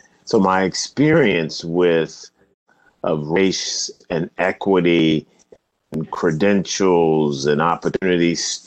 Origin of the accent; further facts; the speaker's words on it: Virginia, United States; state government in Virginia, my home state